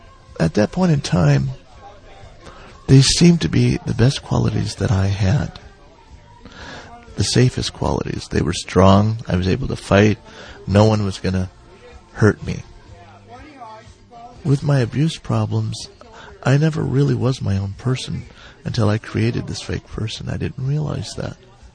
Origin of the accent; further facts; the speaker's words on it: Ireland; I'd worked with Irish people before, and I'm Irish, and decided to create a character